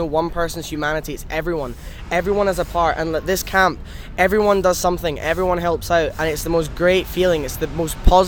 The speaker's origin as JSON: {"language": "English", "town": "Glasgow", "region": "Scotland", "country": "United Kingdom", "tie": "born or raised there", "said": "And when I realised there was going to be one in Glasgow, my hometown, I was very, very interested in helping out."}